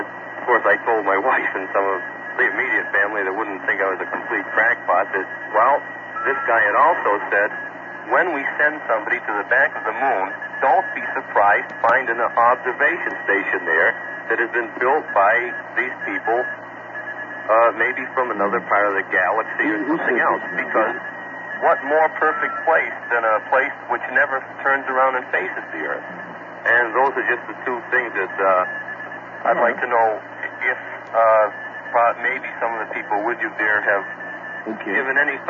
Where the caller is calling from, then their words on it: Cape Cod, Massachusetts, United States; I'm calling from Cape Cod.